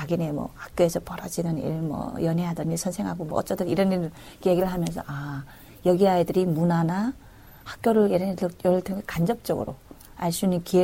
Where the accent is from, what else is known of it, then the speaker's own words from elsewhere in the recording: North Korea; now in South Korea; 저는 탈북자라고